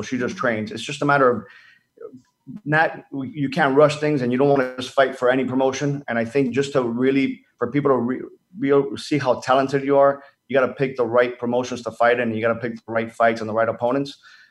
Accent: Dominican Republic; I grew up in the Dominican Republic

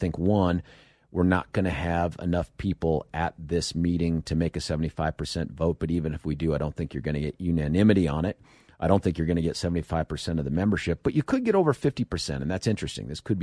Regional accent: Lakewood, Colorado, United States; Just for the 7 o'clock hour from Lakewood, my hometown.

